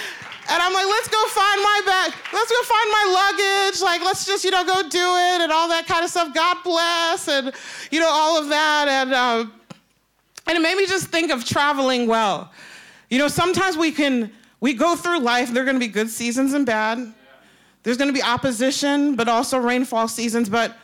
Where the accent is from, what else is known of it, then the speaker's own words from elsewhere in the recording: New York, United States; born there; And I'm Nigerian. I was born in New York, but I'm 100% Nigerian.